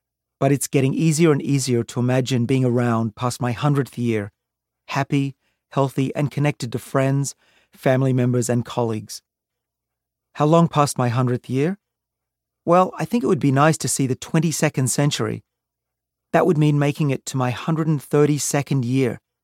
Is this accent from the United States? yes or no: no; Australia; moved away; As an Aussie, I was taught that big boys don't cry. But nowadays, when I have the time and the sense to pause for a few moments to ponder my life, it's easy to get a little teary. I grew up in a free country, then I moved to an even freer one.